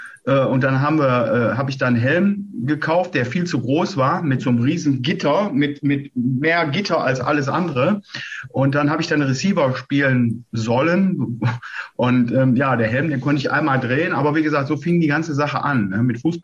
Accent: Wuppertal, North Rhine-Westphalia, Germany; born there; weil ich gebürtiger Wuppertaler bin

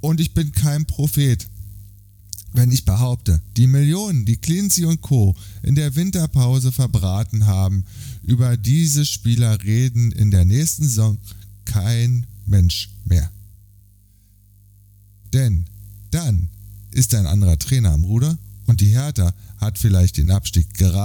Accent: Berlin, Germany; Ich bin Berliner und liebe diese Stadt.

